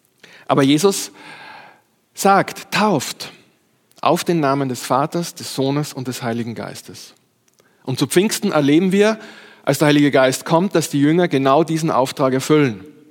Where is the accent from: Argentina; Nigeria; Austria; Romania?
Austria; Wie bindet man Schnürsenkel oder Schuhbänder, wie man bei uns in Österreich sagt?